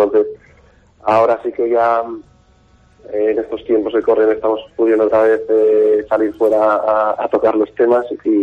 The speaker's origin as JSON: {"language": "Spanish", "region": "Valencian Community", "country": "Spain", "said": "somos básicamente de Castellón y de Onda. De Onda hay un par y el resto somos de Castellón."}